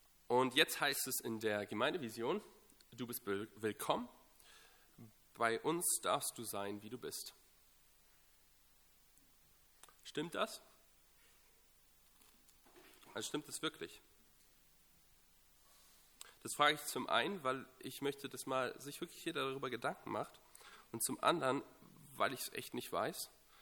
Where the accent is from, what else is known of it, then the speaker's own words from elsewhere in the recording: North Rhine-Westphalia, Germany; Ich komme aus dem Ruhrgebiet und Großstadt bin ich gewohnt.